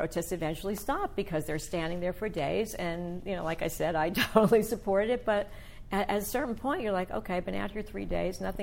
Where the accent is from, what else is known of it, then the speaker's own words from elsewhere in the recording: Newark, New Jersey, United States; You know, I come from Newark. You know, what can I tell you?